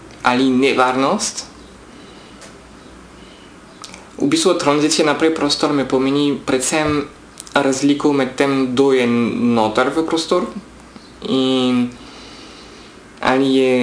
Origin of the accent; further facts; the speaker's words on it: France; now in Slovenia; sem iz Francije, sem Francozinja, ampak tukaj živim v Sloveniji že 15-16 let.